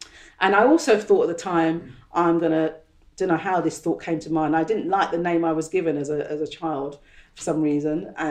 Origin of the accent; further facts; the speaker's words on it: London, United Kingdom; also born or lived in Caribbean; I was brought up here in East London, but my parents took us back, me and my sister, back to the Caribbean when I was quite young.